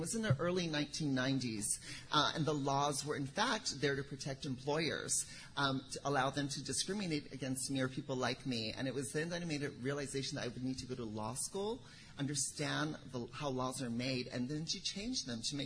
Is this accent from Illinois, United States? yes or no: no; Hawaii, United States; born there; My background is I was born here in Kauai in Wilcox Hospital. My mother went into labor at the Coco Palms Hotel